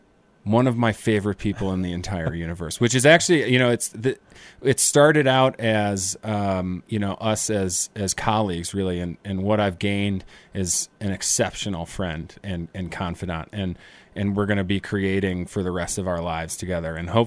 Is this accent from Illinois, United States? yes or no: yes; Chicago, Illinois, United States; And yes, I say kombucha because I'm from Chicago.